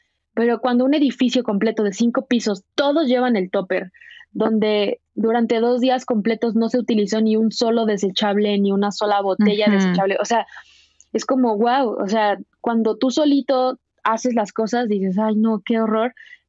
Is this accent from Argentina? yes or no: no; Mexico; todas estas cosas que normalmente como mexicanos hacemos